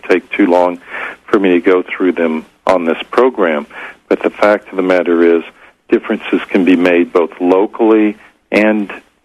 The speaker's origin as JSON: {"language": "English", "country": "United States", "tie": "born or raised there", "said": "not growing up in that state, but growing up in the U.S."}